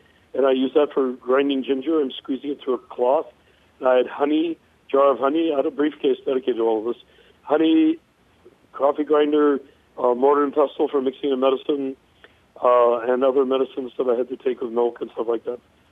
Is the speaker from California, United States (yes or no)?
yes; California, United States; born there; I was born in California in a rural atmosphere. I'm 64 years old, I have passed 64 years so far